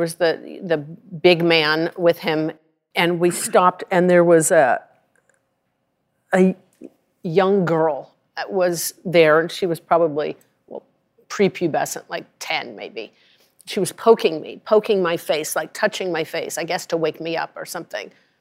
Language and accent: English; Rye, Colorado, United States; Now, I'm from Rye, Colorado, but I'd seen movies